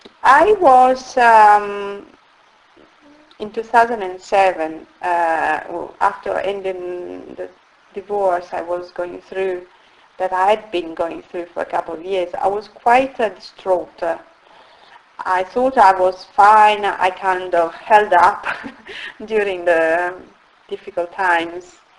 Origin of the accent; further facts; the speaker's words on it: Turin, Piedmont, Italy; moved away as an adult; now in United Kingdom; I'm originally from Turin, in Italy, and I've been living for more than 18 years now in UK.